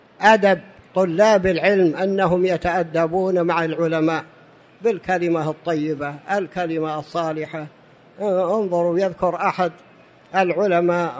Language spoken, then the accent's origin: Arabic; Saudi Arabia; بعضهم يقولون ثلث الليل الأخير عندنا في السعودية